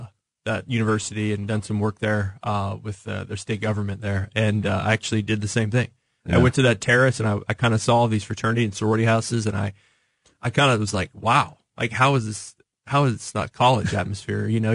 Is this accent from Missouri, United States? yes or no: yes; Kansas City, Missouri, United States; I'm like, I'm from Kansas City, Missouri. They're very strong on their culture.